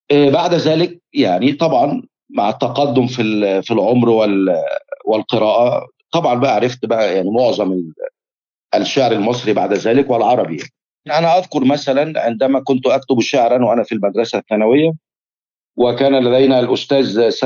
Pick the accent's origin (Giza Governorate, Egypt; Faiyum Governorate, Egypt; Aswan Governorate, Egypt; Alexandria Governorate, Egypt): Giza Governorate, Egypt; Giza; born there; أنا ولدت في الجيزة، وهي يعني أنت تعرف في القاهرة والجيزة هي مدينة واحدة تقريبا يسمونها القاهرة الكبرى. ففي شارع الأهرام الطريق المؤدي إلى الأهرامات في منتصف الشارع تقريبا